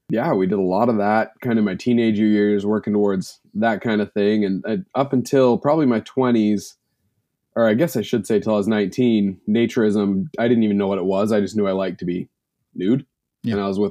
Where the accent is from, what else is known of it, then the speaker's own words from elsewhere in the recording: Utah, United States; Yeah, I was actually raised extremely conservative religious. I was raised in Utah.